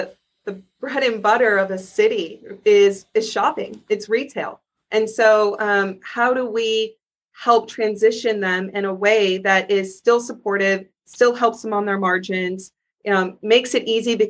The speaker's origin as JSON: {"language": "English", "region": "Michigan", "country": "United States", "said": "I've lived in LA and as I said, I'm from Michigan, North Carolina, and I would love to just be able to support my community there"}